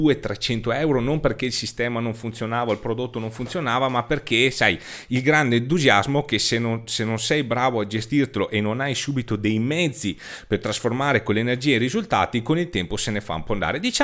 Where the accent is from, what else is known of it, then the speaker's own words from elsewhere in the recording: Veneto, Italy; sono veneto, lo sai, quindi vengo da tutt'altra regione